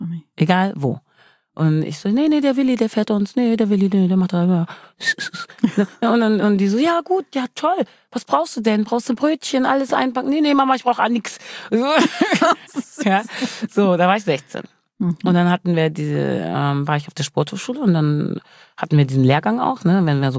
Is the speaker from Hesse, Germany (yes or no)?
no; Wermelskirchen, North Rhine-Westphalia, Germany; ich komme aus Wermskirchen, da war nichts los. Und das ist neben Leverkusen.